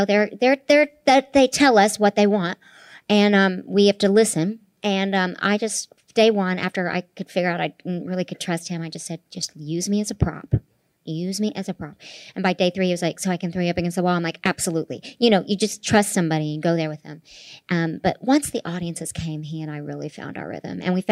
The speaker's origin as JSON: {"language": "English", "region": "Oklahoma", "country": "United States", "tie": "born or raised there", "said": "And growing up in Oklahoma, this is unique."}